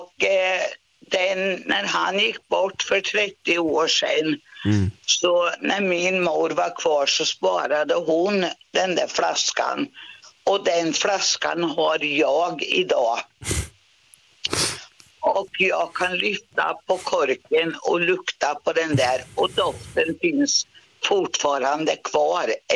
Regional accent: Östergötland, Sweden; Jag är ifrån Tåkern, okay. Omberg.

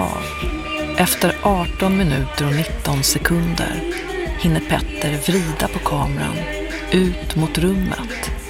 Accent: Stockholm, Stockholm County, Sweden; Jag är tillbaka i Stockholm, min hemstad

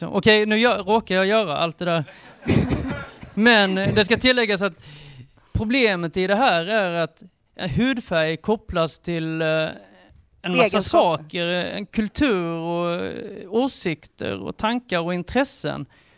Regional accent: Blekinge, Sweden; Jag kan inte säga R, det kan inte jag heller för att jag är från Blekinge.

